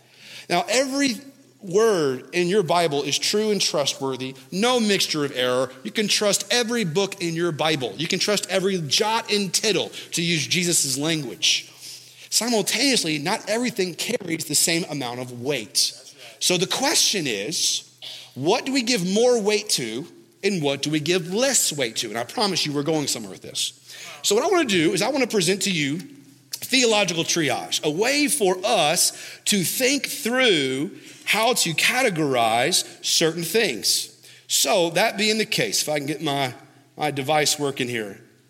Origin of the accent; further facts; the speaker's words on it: Kentucky, United States; I am from Kentucky.